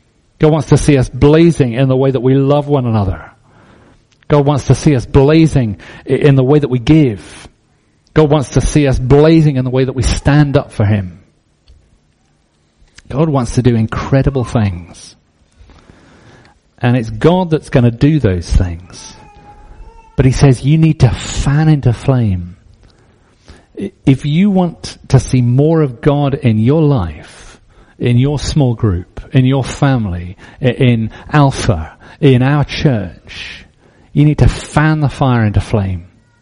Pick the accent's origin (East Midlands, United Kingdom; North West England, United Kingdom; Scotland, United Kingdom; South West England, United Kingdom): Scotland, United Kingdom; But we're Scottish, so we say